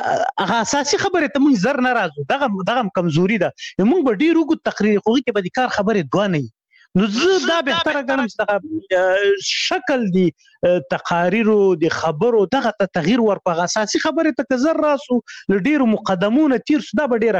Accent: Khyber Pakhtunkhwa, Pakistan; په شمشتو کې تیر کړی. شمشتوی مهاجرینو کمپوس هغه دی

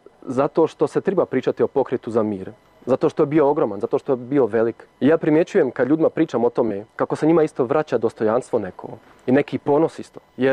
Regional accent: Germany; Rođen sam u Njemačkoj, odrastao sam u Njemačkoj, družim se sa Njemcima, internacionalnim ljudima i jezik sam naučio samo eto kroz to što redovito čitam isto vijesti sa Balkana i zato što sa roditeljima svojim pričam na hrvatski.

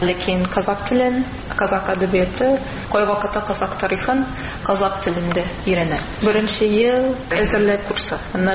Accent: Los Angeles, California, United States; Tatar is a second language; Мин Калифорниядан, Лос-Анджелес шәһәреннән. Университет вакытында мин Аризонада укыдым. Анда мин татар телен өйрәнә башладым. Бер Америка тарихчысы белән. Аннары Казанга бардым.

